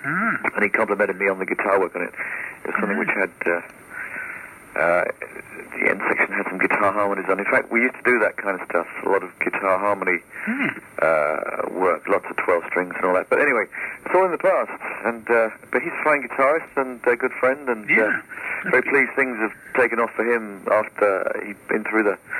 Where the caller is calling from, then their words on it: Clifton, New York, United States; I'm calling from upstate New York. I'm calling from Clifton, close to Albany.